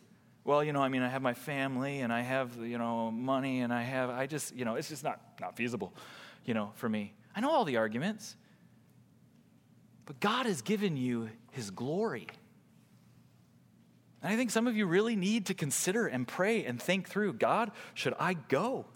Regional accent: Illinois, United States; But we're Bears fans, so we like the Bears. I grew up in Illinois.

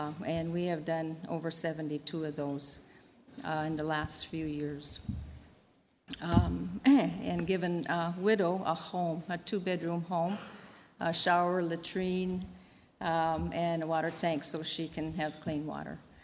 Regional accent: North Dakota, United States; now in Africa; But before I went to Africa, I grew up in North Dakota, and that's my home state.

